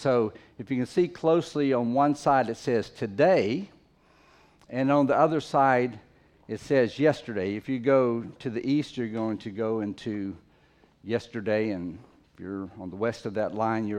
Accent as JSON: {"language": "English", "country": "Fiji", "tie": "born or raised there", "said": "I grew up in the Fiji Islands several years of my life, and as an adult lived there a long time."}